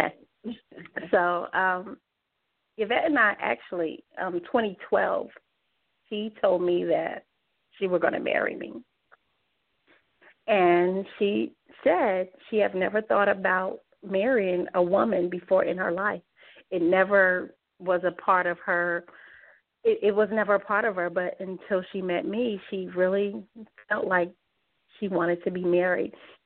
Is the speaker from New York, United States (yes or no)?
yes; New York City, New York, United States; moved away as an adult; also born or lived in North Carolina; now in Atlanta, United States; I am originally from New York City and relocated to North Carolina in 1987.